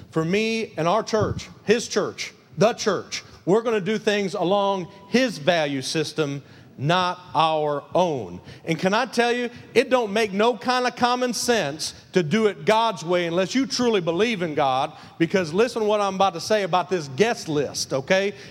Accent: Lincoln Park, Michigan, United States; when I was back in Lincoln Park, my hometown, Michigan.

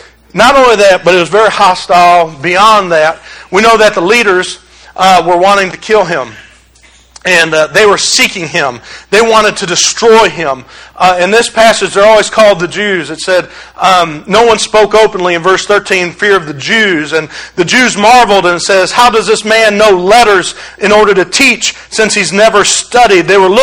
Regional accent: Detroit, Michigan, United States; As y'all know, sarcasm is my native tongue, being from Detroit and all.

